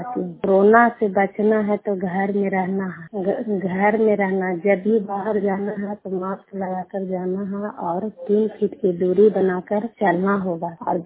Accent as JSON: {"language": "Hindi", "town": "Sindhi Bigha", "region": "Bihar", "country": "India", "said": "मेरा घर सिंधी बिगहा है, मेरा पंचायत एकंगरसराय है, मेरा ब्लॉक एकंगरसराय है। नालंदा जिला की निवासी हूँ"}